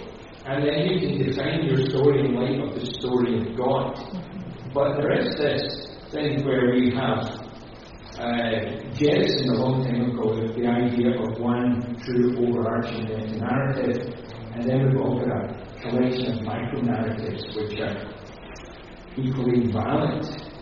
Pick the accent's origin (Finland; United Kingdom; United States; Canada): United Kingdom; Scotland; I came from Scotland, a nation of hyper-Calvinists. We had a more thorough Reformation under Knox than Germany under Luther.